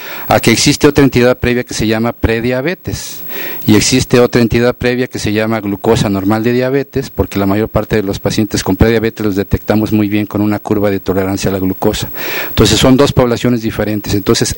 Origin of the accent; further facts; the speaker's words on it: Mexico; como somos los pacientes mexicanos